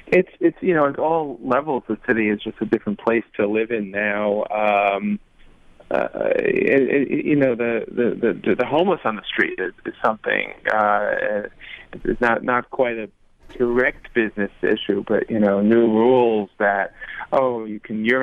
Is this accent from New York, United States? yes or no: yes; Bronx, New York, United States; I remember growing up in the Bronx in the 70s, and boy, the city was not a very safe or very good place to be